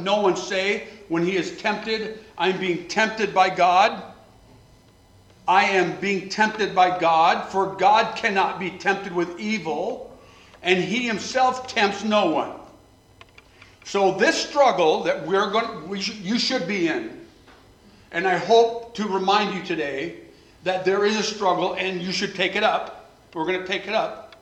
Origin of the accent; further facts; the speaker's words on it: Northwest, United States; I'm a Norwegian from the Northwest